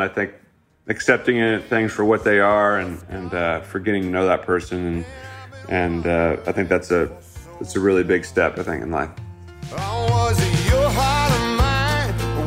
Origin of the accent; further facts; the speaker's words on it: Midwest, United States; And I wanted to show my co-producers and my manager kind of my hometown feel of that Midwest flair that I come from.